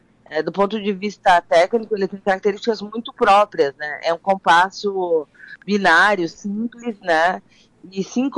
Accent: Caxias do Sul, Rio Grande do Sul, Brazil; eu sou de Caxias do Sul, né? Então, da Serra, tenho familiares do Campo Clima da Serra

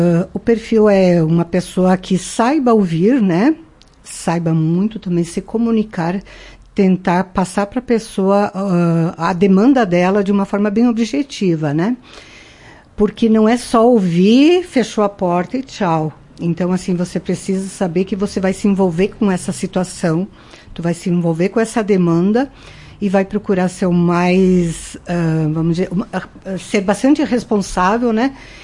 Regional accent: Marau, Rio Grande do Sul, Brazil; born there; Eu nasci em Marau, na verdade, eu aqui na Avenida Barão do Rio Branco, inclusive a casa que eu nasci ainda está lá de pé

